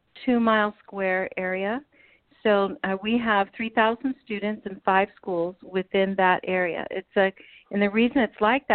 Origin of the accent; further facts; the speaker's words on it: Arizona, United States; I was born here in Arizona, and I've lived in a couple different areas in Arizona.